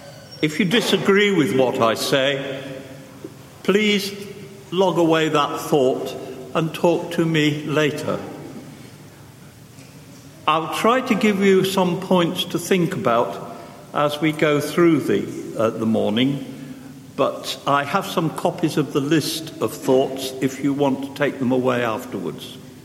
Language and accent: English; Chaddesden, East Midlands, United Kingdom; born there; I was born in Chadderston in 1941, in the midst of World War II. My parents were broadly Christian, but not church-going. And there are lots of those about. Chadderston was then a village on the outskirts of Derby.